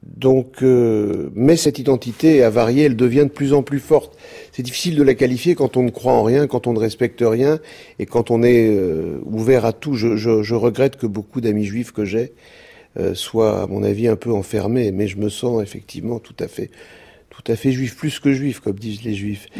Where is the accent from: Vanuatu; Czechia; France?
France; Versailles, Île-de-France; J'ai grandi à Versailles. Alors inutile de vous dire que à Versailles, un garçon, un être humain de sexe masculin, juif pied noir dans les années 60, 70